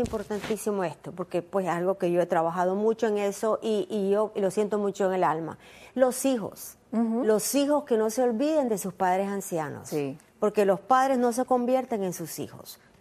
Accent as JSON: {"language": "Spanish", "country": "Nicaragua", "said": "yo soy nicaragüense"}